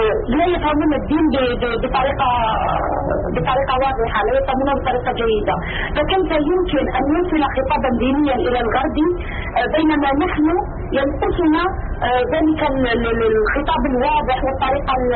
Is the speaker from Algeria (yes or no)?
yes; Algeria; أنا إنسانة بسيطة من الجزائر، درست بيولوجيا سلوكية،